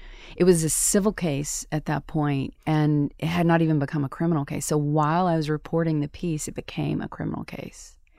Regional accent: Mississippi, United States; I was born and raised in Mississippi. We didn't talk about that kind of stuff and grew up in the Baptist church.

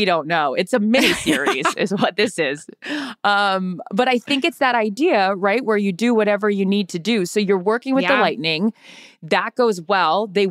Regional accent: Seattle, Washington, United States; I made my brother be Jay Buhner because I was from Seattle.

